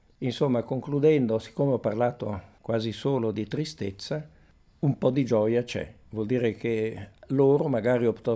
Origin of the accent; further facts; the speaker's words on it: Piedmont, Italy; Osella, che è la più credibile e che è anche delle mie parti, provincia di Cuneo